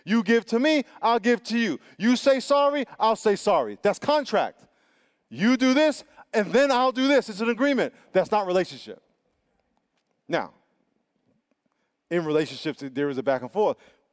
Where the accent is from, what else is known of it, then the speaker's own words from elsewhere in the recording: New York, United States; the one blessing I have is I grew up in New York. Anybody from New York?